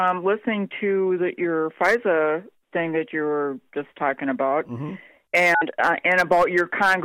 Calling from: Otsego, Minnesota, United States; I'm from Minnesota.

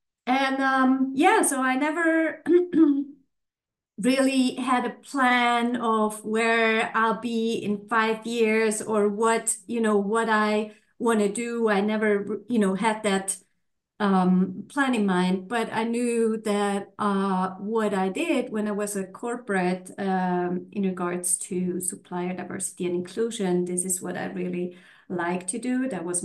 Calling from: Zurich, Switzerland; I'm dialing in from Zurich in Switzerland.

